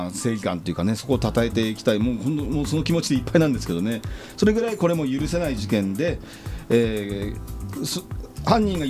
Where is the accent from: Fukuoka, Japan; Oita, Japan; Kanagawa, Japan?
Kanagawa, Japan; Yokohama; 私横浜鶴見区出身前議員の … お届けしております。